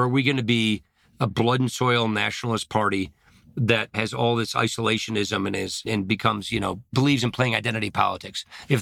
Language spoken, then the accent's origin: English; Janesville, Wisconsin, United States; I come from Janesville, Wisconsin. I represent the Rust Belt.